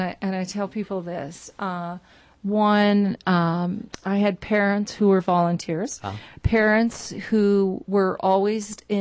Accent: Saskatchewan, Canada; I've worked in three provinces, Ontario, Alberta, and Saskatchewan. I'm from Saskatchewan

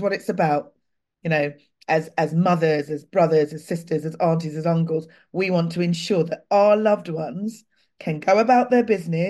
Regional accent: Clapham, London, United Kingdom; now in Brighton, United Kingdom; Clapham happens to be my hometown. It's where I was born and bred. I now actually live in Brighton

